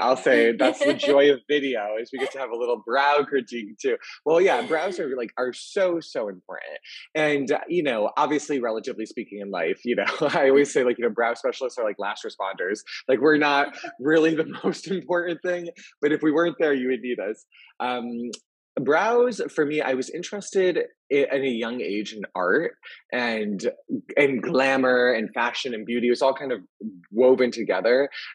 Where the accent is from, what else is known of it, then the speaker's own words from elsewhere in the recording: Connecticut, United States; moved away as an adult; now in New York, United States; I've lived in New York for 15 years. I moved here when I was 20 from Connecticut.